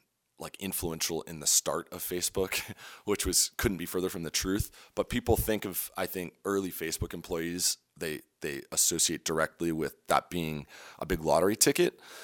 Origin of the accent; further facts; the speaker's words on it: Menlo Park, California, United States; now in Sandpoint, United States; I grew up in Menlo Park, California.